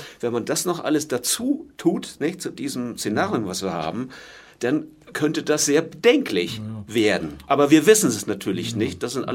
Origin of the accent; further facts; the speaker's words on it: Germany; Und wir als Deutsche, was ein Vorteil ist, vielleicht noch umso mehr